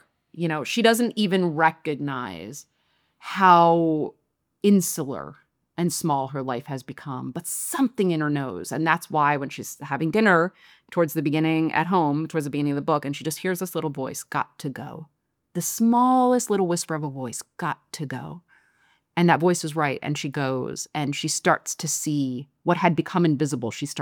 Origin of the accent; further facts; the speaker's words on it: Philadelphia, Pennsylvania, United States; One of the things that I intuited growing up in Philly but didn't fully understand until I left was it's the fourth most segregated city in the nation.